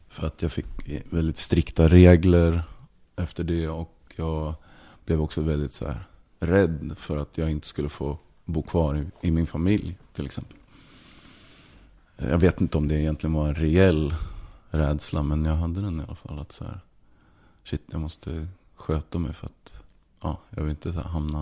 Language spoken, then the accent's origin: Swedish; Västerås, Västmanland County, Sweden; now in Malmö, Sweden; vi kom ju från Västerås, och hade liksom, där hade vi varit del av en ganska stark graffiti-scen.